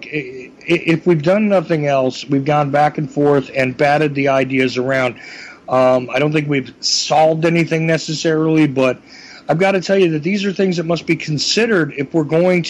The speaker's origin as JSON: {"language": "English", "region": "Northeast", "country": "United States", "said": "I don't have a problem with name calling. I'm from the Northeast."}